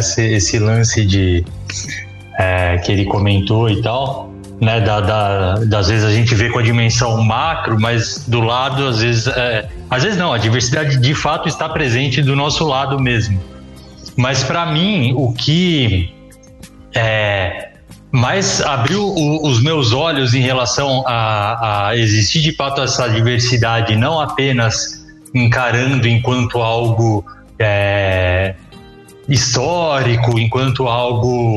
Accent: São Paulo, Brazil; Eu também nasci em São Paulo, cresci no interior e tal, enfim.

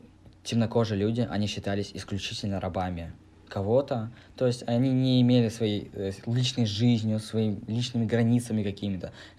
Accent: Kazakhstan; Играет, наверное, роль то, что мы из Казахстана, а в Казахстане очень много наций, около 130 наций.

